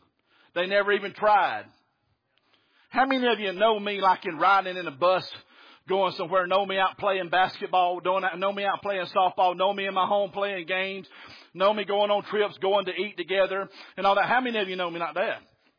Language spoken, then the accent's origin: English; Alabama, United States; born or raised there